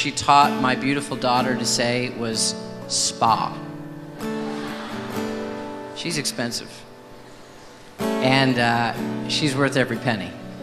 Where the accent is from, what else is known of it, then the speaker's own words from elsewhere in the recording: Midwest, United States; I grew up in the Midwest, and she grew up on the West Coast.